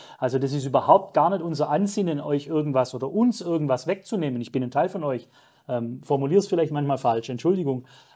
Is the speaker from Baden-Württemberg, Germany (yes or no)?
yes; Baden-Württemberg, Germany; ich komme aus dem Schwabenland, da ist man demütig, bodenständig, realistisch.